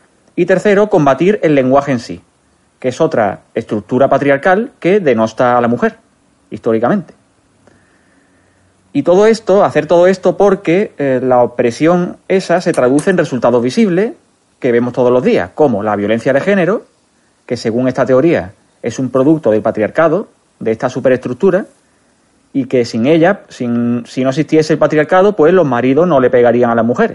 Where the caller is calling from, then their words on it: Málaga, Andalusia, Spain; de Málaga.